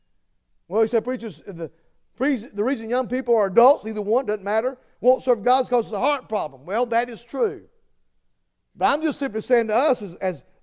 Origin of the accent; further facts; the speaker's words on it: Georgia, United States; I was born and raised in Georgia and lived all my life.